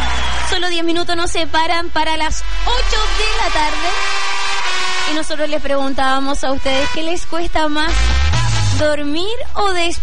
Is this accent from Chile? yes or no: yes; Chile; Ya, somos chilenos.